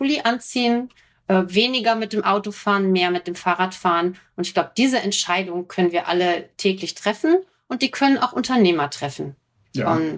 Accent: North Rhine-Westphalia, Germany; Ich komme ja aus dem Ruhrgebiet

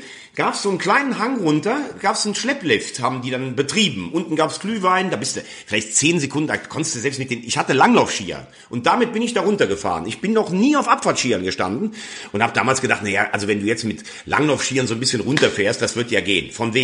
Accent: Bell, Rhineland-Palatinate, Germany; mein Heimatort Bell in der Eifel bei Mayen, dort bin ich geboren

